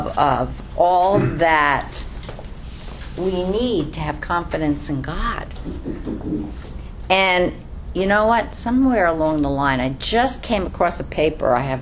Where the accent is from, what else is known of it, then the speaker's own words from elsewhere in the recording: New York, United States; accent: New York; You know, not with the New York accent. So, that was not my New York accent that I just said.